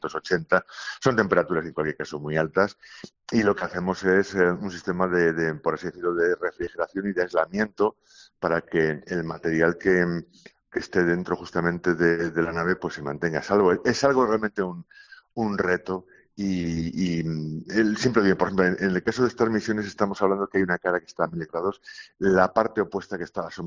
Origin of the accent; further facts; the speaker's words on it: Ciudad Rodrigo, Castile and León, Spain; estoy por mi tierra, yo soy de Ciudad Rodrigo y estamos pues ahora con la familia pasando unos días por aquí.